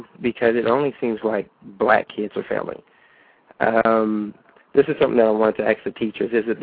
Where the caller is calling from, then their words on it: Texas, United States; I am calling from Texas.